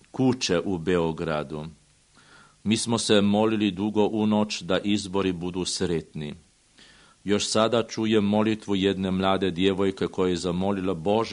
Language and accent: Serbian; Slovenia; Serbian is a second language; tako da je i kod nas u Sloveniji jako poznat i poznat slovenački biskup Anton Martin Slomšek